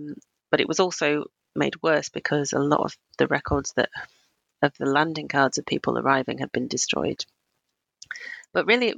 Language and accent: English; United Kingdom